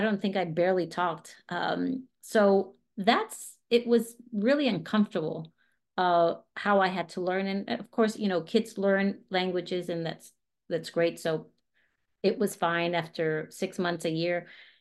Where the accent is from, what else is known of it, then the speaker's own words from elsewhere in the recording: Colorado, United States; born there; also born or lived in Lima, Peru; I was born here in the States in Colorado, and my mom is Peruvian. My dad was American